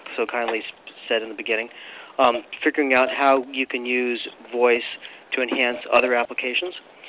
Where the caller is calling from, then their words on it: Massachusetts, United States; Beautiful Cape Cod. I'm here in my office waiting for my wife to stop by so we can go to the Cub Scouts Blue and Gold Banquet tonight.